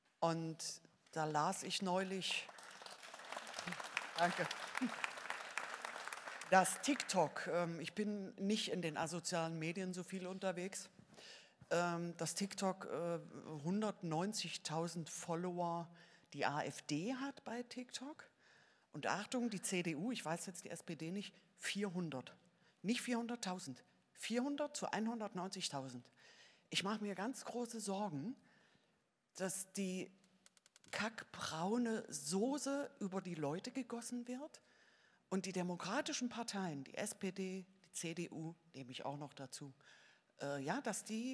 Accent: Dresden, Saxony, Germany; born there; ich bin hier in Dresden geboren.

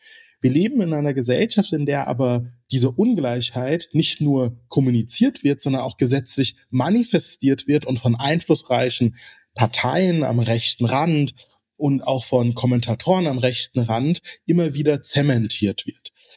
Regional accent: Mainz, Rhineland-Palatinate, Germany; Ich komme aus meiner Geburtsstadt Mainz.

